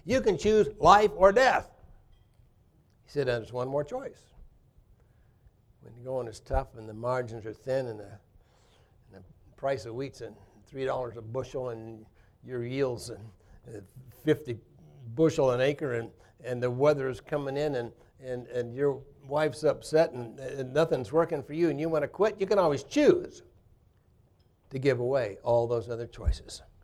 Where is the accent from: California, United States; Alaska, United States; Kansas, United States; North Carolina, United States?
Kansas, United States; I was a hayseed from Kansas. I'd never been out of the four states of Kansas, Missouri, Nebraska, and Oklahoma.